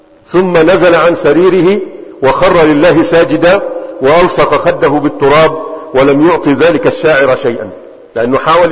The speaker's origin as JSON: {"language": "Arabic", "country": "Egypt", "said": "لكن موجود عندنا في مصر بعض الناس يسمى بعبد الموجود، صح؟"}